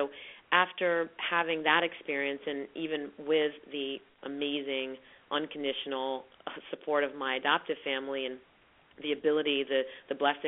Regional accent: New England, United States; I grew up in New England with, you know, really hearty and amazing parents.

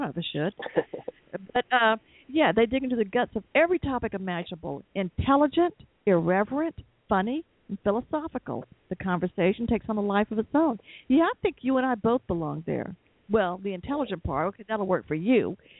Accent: Atlanta, Georgia, United States; although we grew up in Atlanta, my parents were from more country

